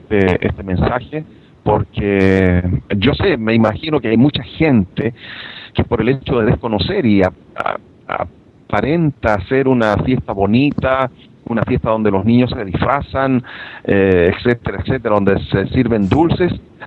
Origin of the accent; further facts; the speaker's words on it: Chile; sé que en mi país de Chile